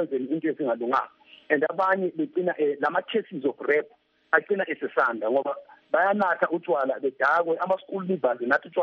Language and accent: English; South Africa; It's our country. Let's die for our country. Let's stand up as young people and fight for our country.